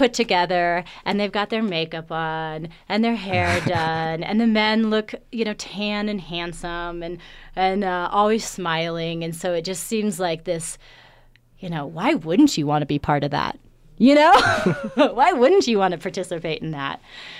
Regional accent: West Coast, United States; now in Colorado, United States; I mean, I'm from the West Coast.

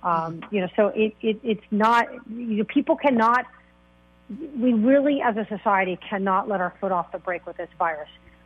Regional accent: Florida, United States; I'm born and raised in Florida, but was fortunate to do my medical residency in the San Francisco Bay Area.

